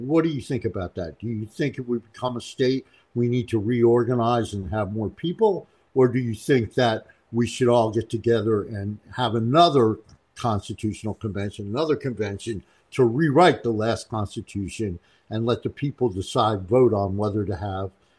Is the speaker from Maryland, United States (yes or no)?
no; New Jersey, United States; now in Washington, United States; because I come from New Jersey.